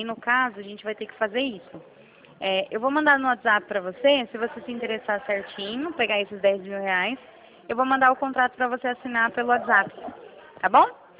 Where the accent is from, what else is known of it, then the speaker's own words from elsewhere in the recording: São Paulo, Brazil; eu sou aqui do interior de São Paulo